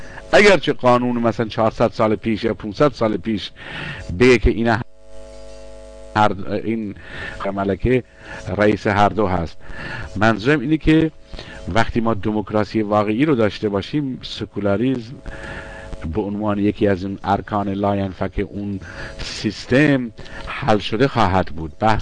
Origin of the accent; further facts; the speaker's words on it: Iran; هممون به عنوان یک ایرانی که احساس مسئولیت میکنیم